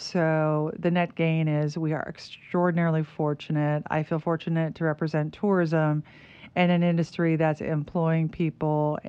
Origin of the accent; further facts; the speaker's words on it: Midwest, United States; I grew up in the Midwest, and that was sort of the holy grail.